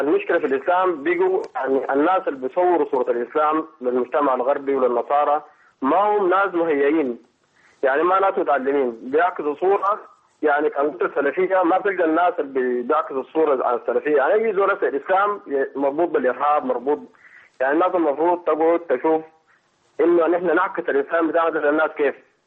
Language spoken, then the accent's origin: Arabic; Sudan; في ناس كثيرة ما عارفين، ناس عندنا في السودان